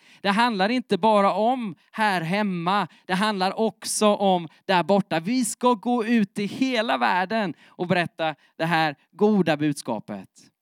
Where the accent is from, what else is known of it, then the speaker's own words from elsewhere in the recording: Nässjö, Jönköping County, Sweden; Och alltså jag är från Nässjö